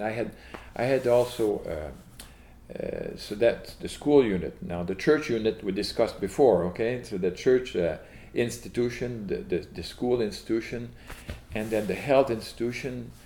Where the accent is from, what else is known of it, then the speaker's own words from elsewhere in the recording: New Brunswick, Canada; I was from New Brunswick